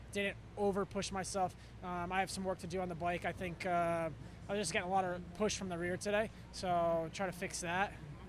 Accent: New York, United States; moved away; You know, Unadilla is more home race because I'm from New York. But I never raced there growing up.

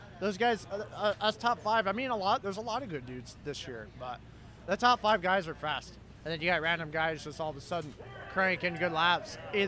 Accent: United States; we're American. Like, we race on Saturdays.

